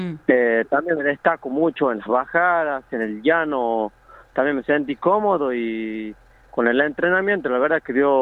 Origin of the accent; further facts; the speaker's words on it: Siján, Catamarca, Argentina; yo soy un atleta de la localidad de Siján, el interior de Catamarca.